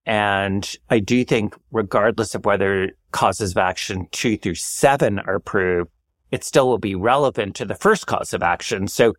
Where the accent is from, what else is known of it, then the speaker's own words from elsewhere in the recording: New York, United States; little insider question for as a New Yorker, which I should know the answer to.